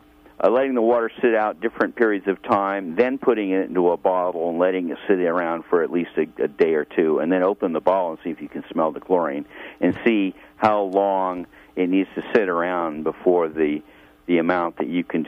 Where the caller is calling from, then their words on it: Crescent City, California, United States; Hi, I'm in Crescent City.